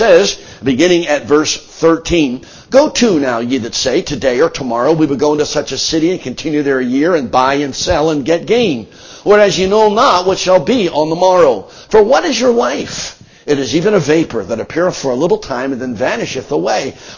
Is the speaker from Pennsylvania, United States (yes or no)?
yes; Philadelphia, Pennsylvania, United States; Where I grew up in Philadelphia in the United States on the East Coast, Mid-Atlantic region, it didn't get very cold until it got into October or November of the year.